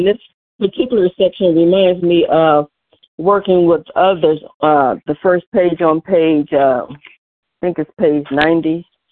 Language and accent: English; Cleveland, Ohio, United States; I'm from Cleveland, Ohio.